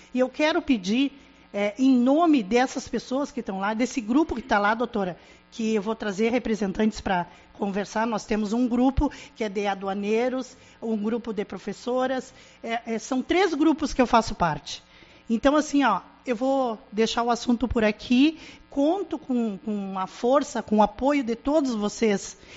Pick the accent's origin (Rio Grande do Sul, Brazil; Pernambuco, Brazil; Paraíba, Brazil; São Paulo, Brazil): Rio Grande do Sul, Brazil; Bagé; E eu sou de Bagé, a Ceguai eu entro, Quaraí eu entro e saio de fronteira, tá?